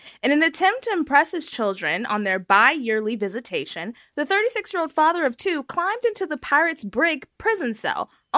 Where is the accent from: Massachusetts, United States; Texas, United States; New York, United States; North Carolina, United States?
Texas, United States; I'm black. I don't listen to that song. I'm from Texas. I love that song.